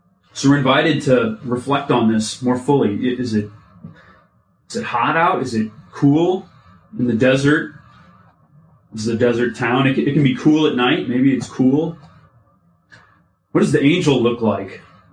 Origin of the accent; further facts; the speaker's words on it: St. Louis, Missouri, United States; I'm a Jesuit deacon. I'm from St. Louis, Missouri. I'm doing studies at Boston College right now.